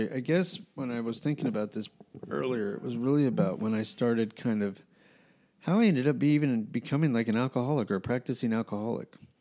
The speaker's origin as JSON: {"language": "English", "town": "Albuquerque", "region": "New Mexico", "country": "United States", "tie": "born or raised there", "said": "We grew up in Albuquerque, so we did a lot of biking."}